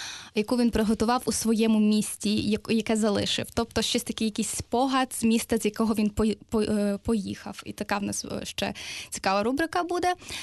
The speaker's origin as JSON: {"language": "Ukrainian", "town": "Lviv", "region": "Lviv Oblast", "country": "Ukraine", "said": "бо, власне, я з Львова, тому так ми звузили локацію"}